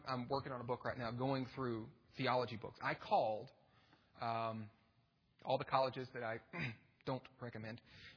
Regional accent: Virginia, United States; I'm from Virginia

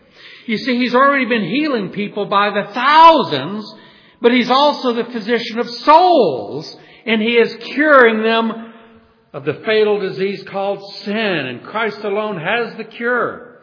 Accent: New Orleans, Louisiana, United States; You know that I was raised in New Orleans. New Orleans has a French history.

